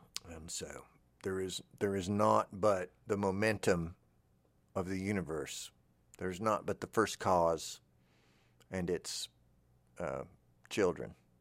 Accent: Owensboro, Kentucky, United States; oh, I'm from Owensboro.

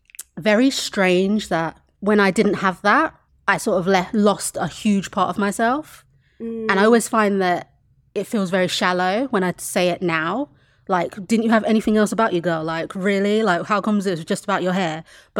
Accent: London, United Kingdom; So I was raised in London. I was in foster care from 11 months old. My birth mother is Nigerian, and I was brought over in like a private foster care situation.

